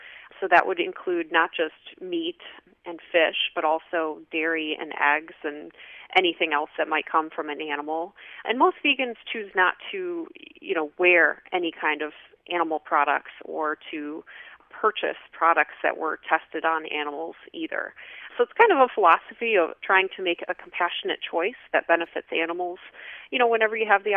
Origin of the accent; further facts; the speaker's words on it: Midwest, United States; I'm from the Midwest. I like my comfort food